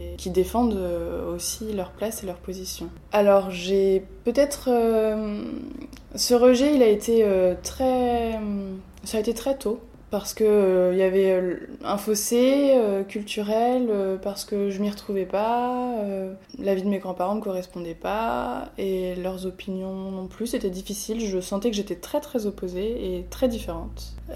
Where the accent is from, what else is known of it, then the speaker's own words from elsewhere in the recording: France; j'ai 26 ans. Je suis psychologue et je suis une femme, une jeune femme française. J'ai grandi en France. Ma maman est née au Maroc. Et elle est arrivée en France dans les années 70 avec sa famille.